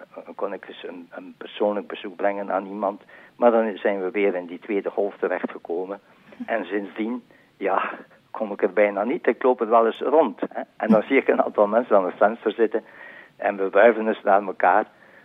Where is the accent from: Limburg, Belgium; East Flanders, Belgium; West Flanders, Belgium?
West Flanders, Belgium; Zwevegem; Ik ben afkomstig van Zwevegem zelf.